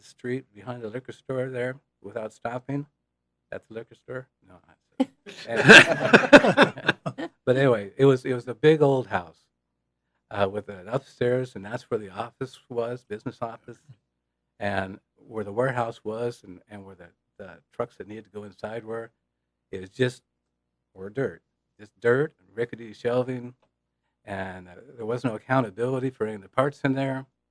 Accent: Chelan, Washington, United States; I'm born and raised in Chelan, so I'm pretty proud of that, right?

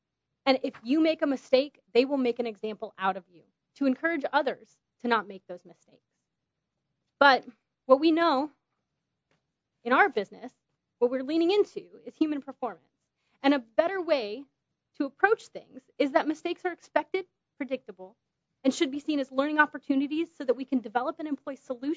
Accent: California, United States; and I said I'm from California, so I talk fast.

